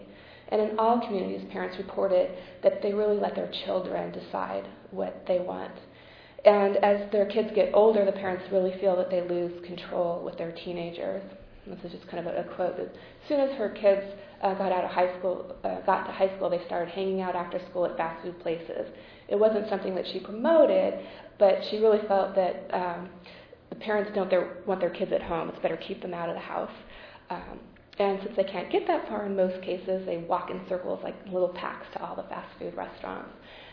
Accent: Los Angeles, California, United States; also born or lived in Manhattan Beach; I was born in East Los Angeles, not a very low income, but middle income family, and my whole family was fat.

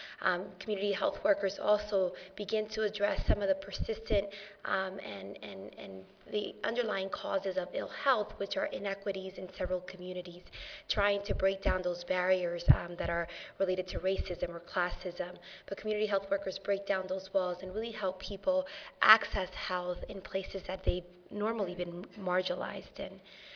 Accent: New York, United States; I'm from New York, but many of you know about the South Bronx

